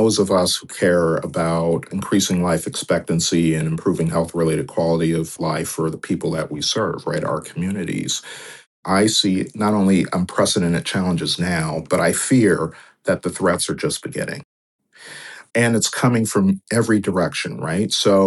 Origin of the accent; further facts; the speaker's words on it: Delaware, United States; We're predicting in my home state in Delaware, 11,000 people will become uninsured